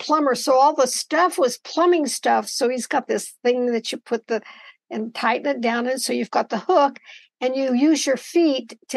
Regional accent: Boise, Idaho, United States; also born or lived in Klamath Falls, Oregon; Well, I was born in Klamath Falls, Oregon. Because I was a war baby also. My dad was there on war construction. But my family is from the Boise Valley. And so as soon as the war was over, we moved back to Boise. And that's where I was raised.

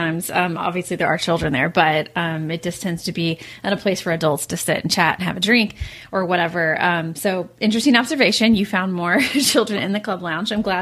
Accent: Kansas, United States; well, no, because I'm from Kansas originally. So I associate September with fall temperatures, mild temperatures.

